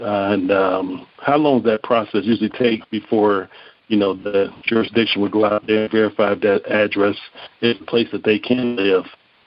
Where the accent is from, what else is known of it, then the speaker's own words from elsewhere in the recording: Illinois, United States; I was had my sentence in another state and transferred after my sentence back to my home state of Illinois.